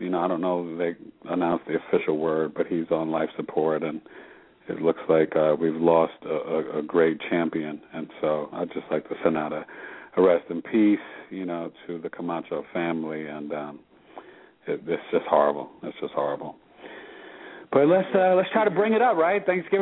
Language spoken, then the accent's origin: English; New York, United States; I mean, obviously, I'm a New Yorker, and now I'm out here out west